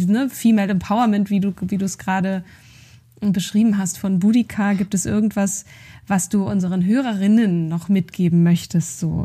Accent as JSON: {"language": "German", "region": "Northern Germany", "country": "Germany", "said": "Ich komme ja eigentlich eher aus dem Norden, aber ich liebe es halt sehr."}